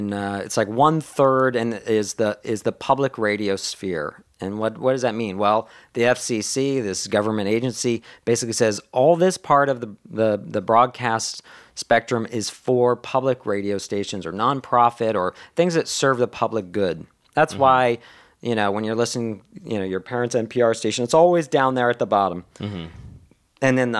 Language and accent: English; Boston, Massachusetts, United States; So I went to high school in the Boston area.